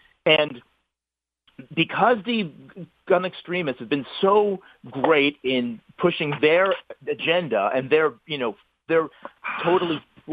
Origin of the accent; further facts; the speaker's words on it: New England, United States; And I come from New England.